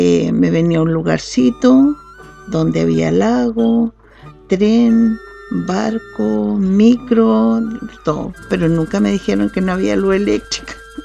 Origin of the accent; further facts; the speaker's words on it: Valdivia, Los Ríos, Chile; me eduqué en Valdivia y también estudié todo mi periodo en Valdivia.